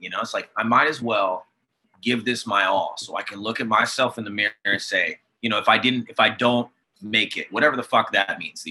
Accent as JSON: {"language": "English", "town": "Mukilteo", "region": "Washington", "country": "United States", "said": "you and I, we're both from Mukilteo. You know, we both went to middle school together"}